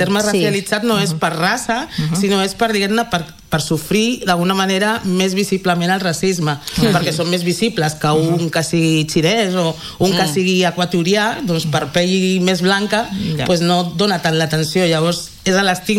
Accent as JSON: {"language": "Catalan", "town": "Barcelona", "region": "Catalonia", "country": "Spain", "said": "Jo sóc nascuda aquí, a Catalunya, de Barcelona"}